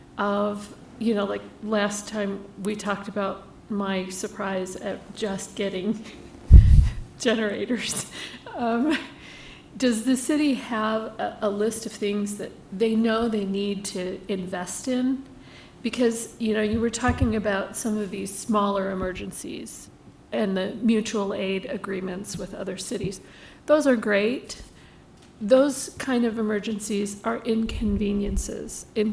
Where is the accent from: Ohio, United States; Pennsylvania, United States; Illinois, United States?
Illinois, United States; Chicago; We're from the Midwest, from the Chicago area, and they approach things in a different way